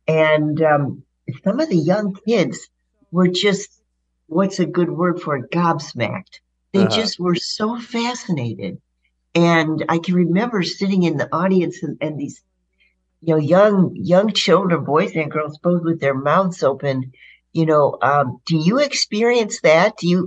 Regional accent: Chicago, Illinois, United States; but I grew up in Chicago, and our planetarium there...

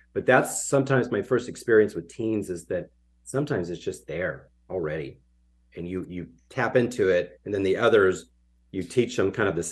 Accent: Los Angeles, California, United States; especially growing up in Los Angeles in the 70s.

